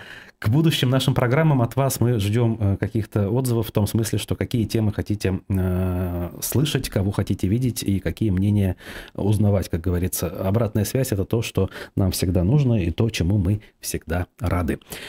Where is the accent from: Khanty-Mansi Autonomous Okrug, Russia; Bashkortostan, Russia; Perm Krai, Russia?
Bashkortostan, Russia; о региональной повестке Башкортостана, откуда я родом